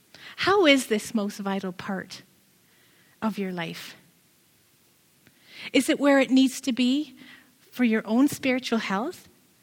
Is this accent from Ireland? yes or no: yes; Ireland; because I'm Irish and I love to talk.